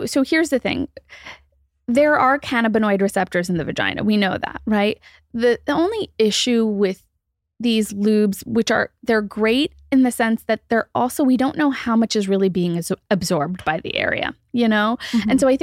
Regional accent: India; You know, I'm Indian, but it's really interesting because in Indian culture, while this is also stigmatized, the book, The Kama Sutra, is Indian, right?

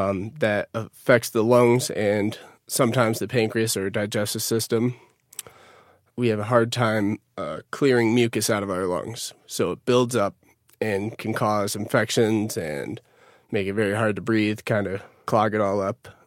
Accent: Utica, New York, United States; now in Denver, United States; I'm originally from Utica, New York. I just moved to Denver.

